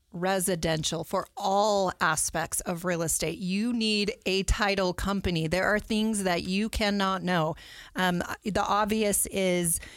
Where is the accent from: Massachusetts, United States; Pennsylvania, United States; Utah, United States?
Utah, United States; Provo; And, you know, Utah's my home. I was born and raised in Provo. So I kind of like it here. I'm not moving. I'm staying here forever.